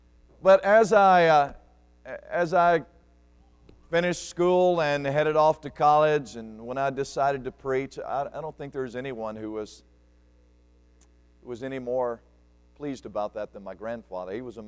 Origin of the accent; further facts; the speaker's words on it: Alabama, United States; I grew up in South Alabama, as I mentioned earlier.